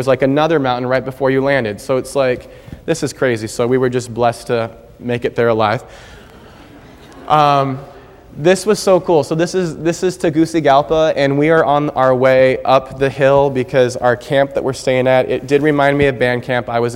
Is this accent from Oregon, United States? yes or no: no; Washington, United States; I'm from Washington State, and in eastern Washington, there's pine trees everywhere